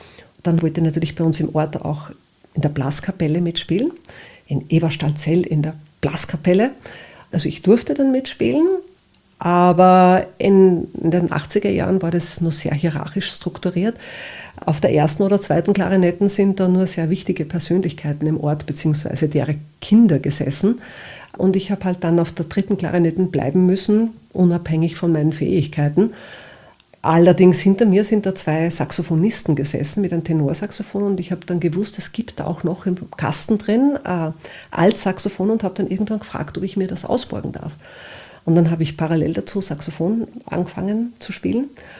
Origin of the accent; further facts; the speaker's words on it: Upper Austria, Austria; born there; ich bin gebürtige Oberösterreicherin. Ich bin in Wels damals in die Handelsakademie gekommen als 14-Jährige.